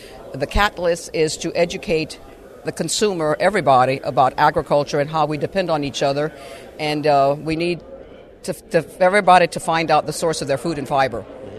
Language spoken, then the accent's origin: English; Louisiana, United States; from South Louisiana, what they call Cajun country.